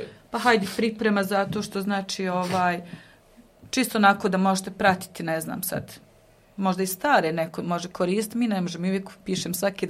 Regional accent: Cazin, Federation of Bosnia and Herzegovina, Bosnia & Herzegovina; Ja sam inače iz Cazina

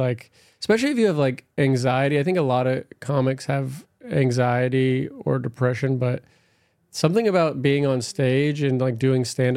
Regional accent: Los Alamitos, California, United States; From, Orange County, Los Alamitos / Long Beach.

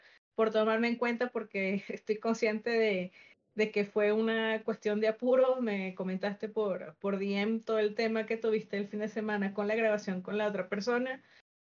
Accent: Mérida, Venezuela; now in Bogotá, Colombia; y soy efectivamente una persona migrante. Yo soy originaria de Venezuela, nací en el estado de Mérida. Mis hermanas y yo somos de esa ciudad. Y tengo 38 años actualmente

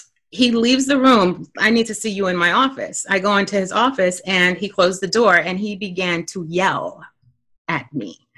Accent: Brooklyn, New York, United States; now in Florida, United States; For those who don't know, I am originally from Brooklyn. Flatbush to be exact. But I said, you know what? I cannot bring Flatbush to Florida.

